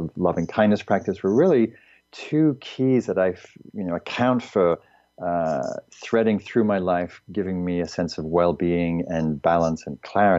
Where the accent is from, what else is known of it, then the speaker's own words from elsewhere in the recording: England, United Kingdom; I was living in London. I was going to college. I'm from England